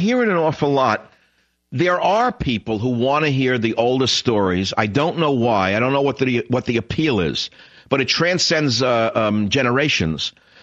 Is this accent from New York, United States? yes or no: yes; New York, United States; I only listened to music stations when I was growing up in New York